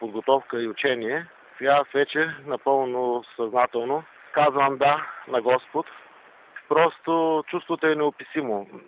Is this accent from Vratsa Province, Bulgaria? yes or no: yes; Bardarski Geran, Vratsa Province, Bulgaria; Значи аз съм роден и израснал в Бърдарски Геран